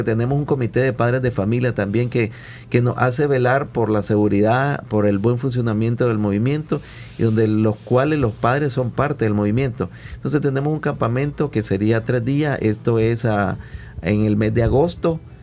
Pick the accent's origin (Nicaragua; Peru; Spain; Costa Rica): Nicaragua; qué es lo que hacemos nosotros como nicaragüenses para celebrar